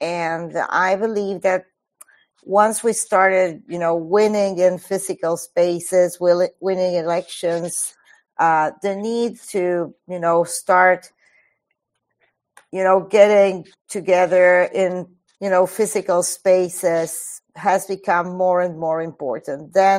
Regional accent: Buenos Aires, Argentina; and in my hometown of Buenos Aires.

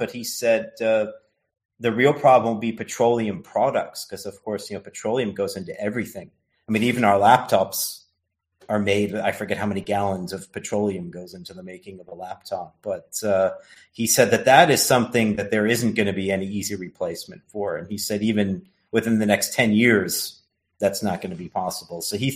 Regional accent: United States; I mean, I'm American myself, so I I know Americans always want to see themselves as the supreme power

